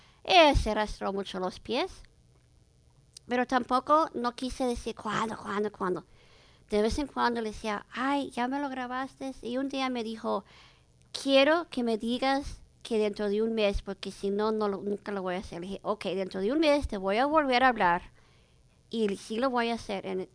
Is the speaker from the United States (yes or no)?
yes; Santa Barbara, California, United States; soy de Santa Bárbara